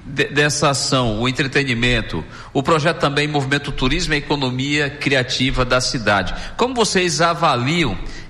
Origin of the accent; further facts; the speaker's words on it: Rio Branco, Acre, Brazil; born there; Nós somos nascidos aqui em Rio Branco e não sabemos